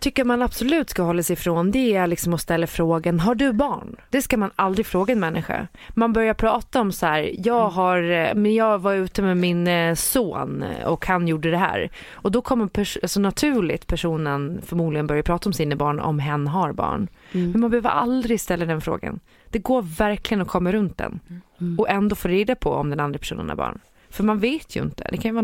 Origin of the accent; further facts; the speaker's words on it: Lidingö, Stockholm County, Sweden; Jo, alltså på Lidingö då, där jag kommer ifrån...